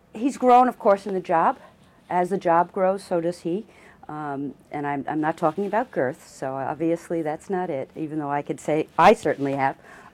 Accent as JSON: {"language": "English", "town": "Long Island", "region": "New York", "country": "United States", "tie": "born or raised there", "said": "when you're back on Long Island, which is, of course, Danny's hometown and my hometown"}